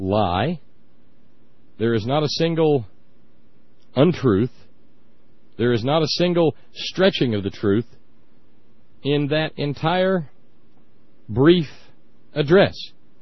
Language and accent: English; Alabama, United States; I remember being a boy growing up in Alabama